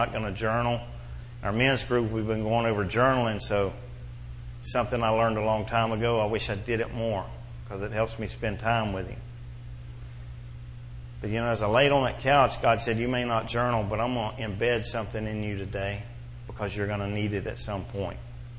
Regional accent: Belle Glade, Florida, United States; I grew up with Kerry in Belglade, so I knew him longer than most folks here in Okeechobee.

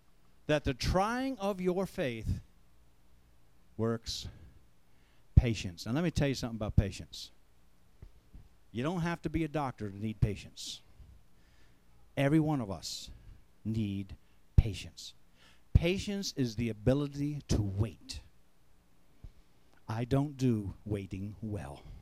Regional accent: United States; Me, like a fool that I am, me being the American I am, had a whole pocket full of credit cards

